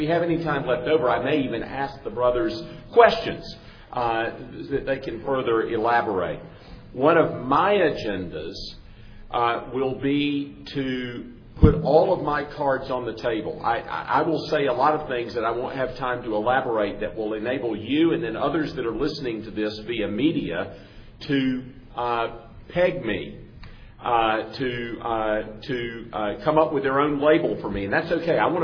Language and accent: English; South Carolina, United States; now in Mississippi, United States; When I got here to Mississippi, because I was from South Carolina, some of my Mississippian friends said, you're from way up north.